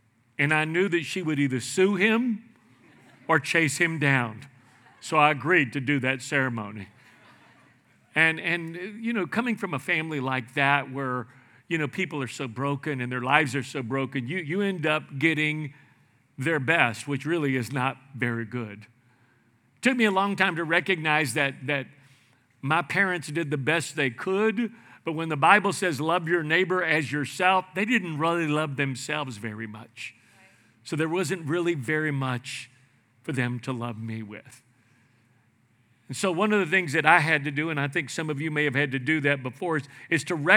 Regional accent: Houston, Texas, United States; I married a Cajun girl. Her maiden name is Baudouin, and I'm Mexican from the Barrio of Houston

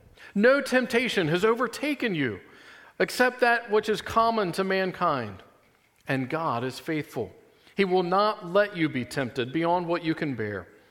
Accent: Kentucky, United States; I grew up in Kentucky, which is a smaller state known to most people for two simple things

